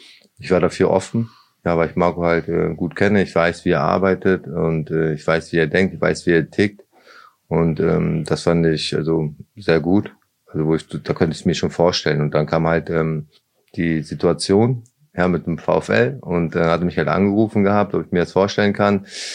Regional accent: Lübeck, Schleswig-Holstein, Germany; also born or lived in Braunschweig; ich bin ja in Lübeck aufgewachsen, aber ich kann schon nicht sagen, dass Braunschweig dann meine Heimat geworden ist.

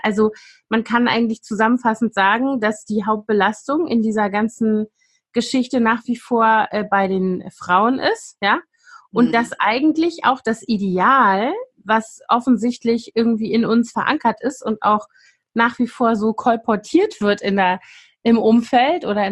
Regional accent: West Germany, Germany; ich bin ja in Westdeutschland groß geworden

